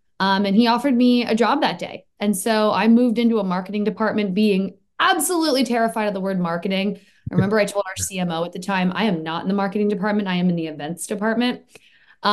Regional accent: Maryland, United States; I was an autism teacher in Baltimore. I'm from Maryland.

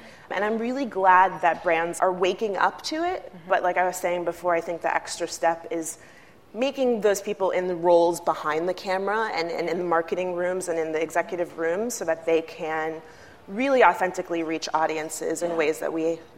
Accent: West Palm Beach, Florida, United States; And then you go in, and this is what I sound like all the time. I'm from West Palm Beach, Florida, born and raised.

